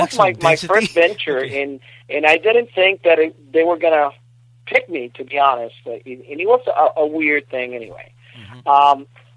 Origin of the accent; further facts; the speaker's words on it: Puerto Rico; See, growing up in Puerto Rico, I know about the devastation of hurricanes